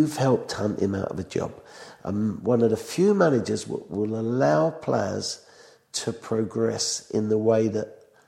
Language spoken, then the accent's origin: English; England, United Kingdom; I'm from England.